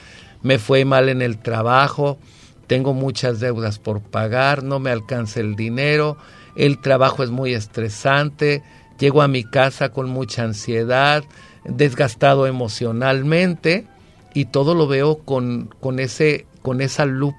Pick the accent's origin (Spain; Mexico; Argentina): Mexico; pero no somos todos los mexicanos.